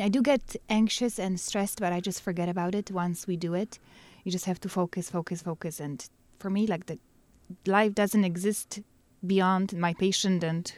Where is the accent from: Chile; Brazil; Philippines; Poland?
Poland; now in United States; I'm from Poland.